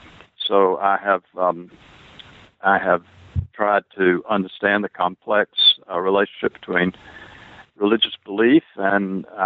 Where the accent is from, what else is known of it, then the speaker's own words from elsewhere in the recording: South Carolina, United States; Well, I grew up in South Carolina, which is John Layton Wilson's, it was his home state.